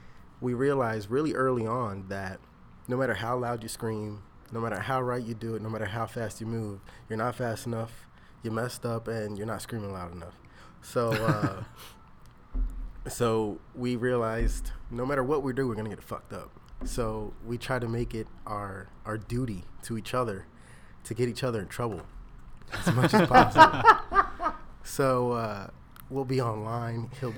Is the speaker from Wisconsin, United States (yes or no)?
no; Philadelphia, Pennsylvania, United States; He was in Philly too. I'm from Philly